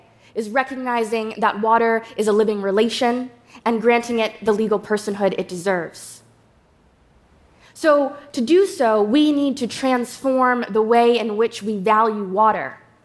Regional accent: New York, United States

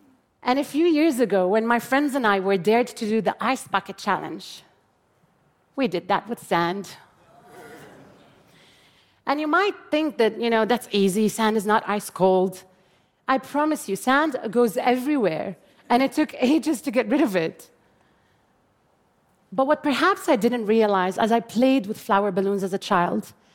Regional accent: Jordan; born or raised there

